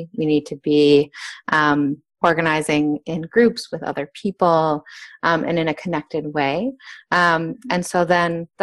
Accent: Columbus, Ohio, United States; now in New York City, United States; I'm actually originally from Columbus, Ohio. So I'm a Midwesterner out here on the East Coast for over a decade.

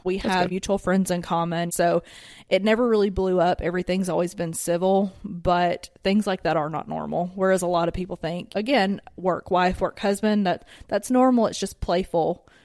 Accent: the South, United States; when I'm from the South, I've been here my entire life, and he's from up north.

